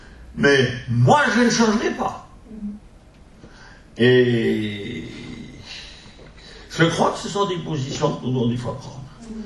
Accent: Switzerland; excusez-moi de vous le dire, je suis suisse

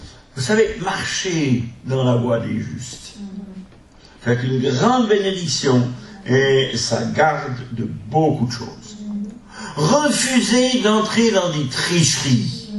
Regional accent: Switzerland; excusez-moi de vous le dire, je suis suisse

